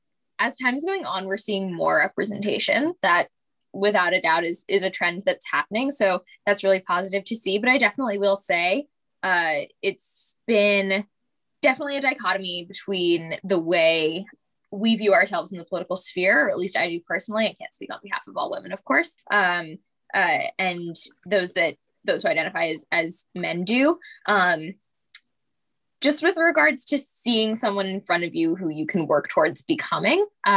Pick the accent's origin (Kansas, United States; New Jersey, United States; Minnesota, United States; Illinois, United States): New Jersey, United States; As Freshie mentioned, I am from New Jersey.